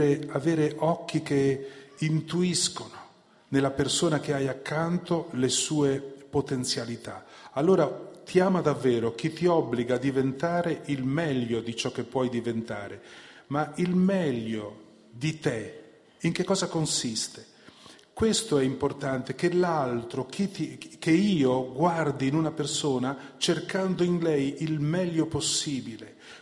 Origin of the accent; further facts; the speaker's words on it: Friuli-Venezia Giulia, Italy; Io conosco i fiumi della mia regione, sono friulano, il Carso confina con la mia zona